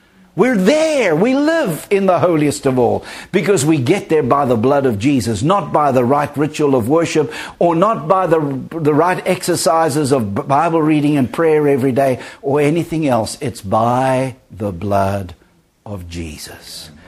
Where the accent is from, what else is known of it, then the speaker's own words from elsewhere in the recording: South Africa; And of course, he was a mighty man in South Africa, my home country.